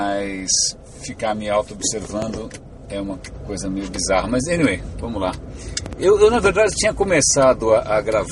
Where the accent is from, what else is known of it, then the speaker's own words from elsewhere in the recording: São Paulo, Brazil; eu sou um bicho de asfalto, né? Nasci no centro da cidade, no centro de São Paulo, cresci na Praça da República